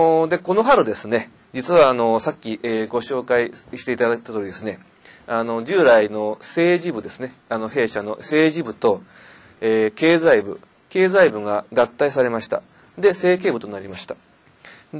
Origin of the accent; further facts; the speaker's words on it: Shizuoka, Japan; born there; 私は静岡市に生まれました。